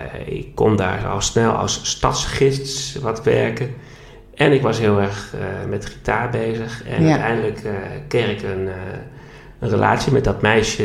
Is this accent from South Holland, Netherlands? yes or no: no; Groningen, Netherlands; En ik merk dat ik Groningen ook heel erg mis. Waar ik vandaan kom